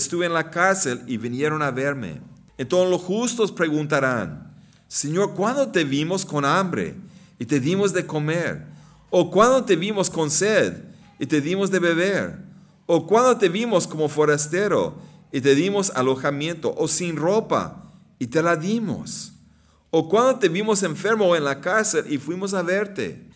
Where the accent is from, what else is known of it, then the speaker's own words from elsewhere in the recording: Texas, United States; born there; yo nací en Texas